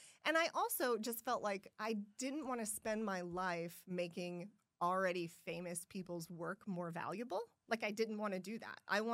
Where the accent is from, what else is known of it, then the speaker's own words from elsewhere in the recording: Siloam Springs, Arkansas, United States; I grew up in Siloam Springs, which is like 45 minutes.